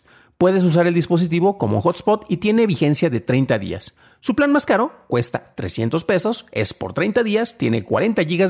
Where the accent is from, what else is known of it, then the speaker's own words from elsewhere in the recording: San Juan de los Lagos, Jalisco, Mexico; voy a poner el código postal de mi ciudad natal, San Juan de los Lagos, Jalisco